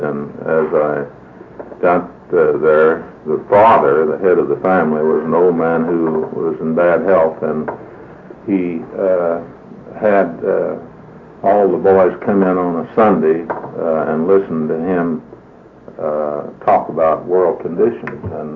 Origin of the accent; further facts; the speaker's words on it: Texas, United States; Well, I was born on January the 19th, 1911 in Texas, East Texas, and on a farm. And then I was raised on the farm, and that's at a place east of Dallas.